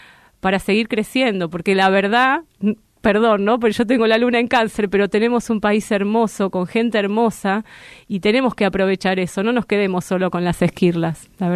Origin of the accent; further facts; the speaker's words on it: Argentina; es un buen momento como para madurar como argentinos